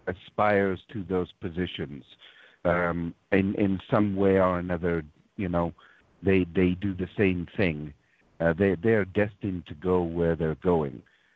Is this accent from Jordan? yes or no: no; United Kingdom; now in Canada; And we have the same thing in Canada, and when I grew up in Britain, it was the same way.